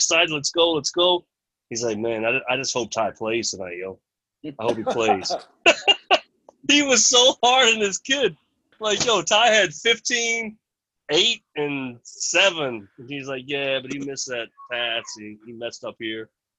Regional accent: Fayetteville, Tennessee, United States; So I grew up in Fayetteville, Tennessee. I went to church Sunday, and Wednesday.

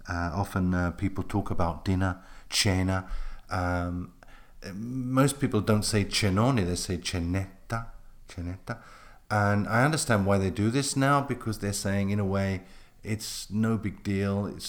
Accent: England, United Kingdom; now in Italy; And this, being very English about this, I didn't say, no, stop, or anything like that.

